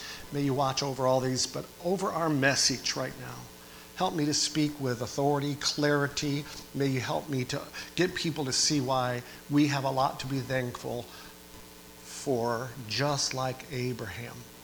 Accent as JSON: {"language": "English", "region": "New York", "country": "United States", "said": "And I could identify with that. I'm from New York."}